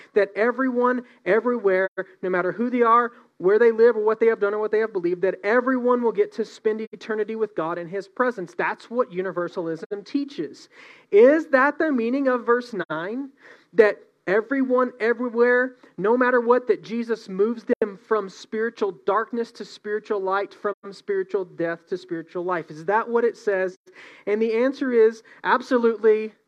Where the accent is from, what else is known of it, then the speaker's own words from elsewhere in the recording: Odesa, Odesa Oblast, Ukraine; I'm from Odessa and they don't teach us to, you know, create distinctions between our words.